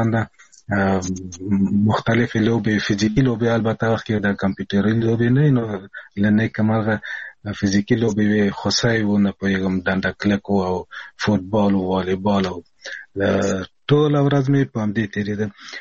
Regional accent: Kabul, Afghanistan; تر شپږ کلنۍ پورې په کابل کې وو، په چلسېتون کې. بیا د پلار وظیفه مې په بګرام کې وه، د بګرام په هوایي ډګر کې.

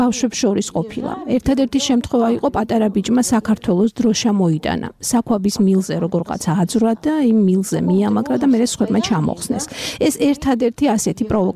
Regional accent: Sukhumi, Abkhazia, Georgia; მკითხა საინახართო, როცა ვუთხარი სოხუმიდან მეთქი, ამაშინ გასაგებიაო და რაგნებავთო.

